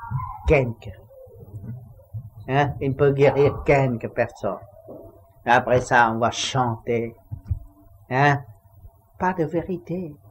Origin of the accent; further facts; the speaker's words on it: Vietnam; moved away; je suis toujours occupé dès que je suis sorti du Vietnam.